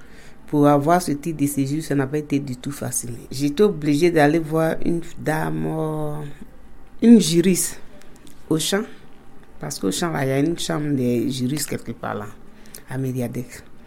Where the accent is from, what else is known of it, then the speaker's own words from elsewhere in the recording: Côte d’Ivoire; now in France; Je viens de la Côte d'Ivoire, je suis ivoirienne.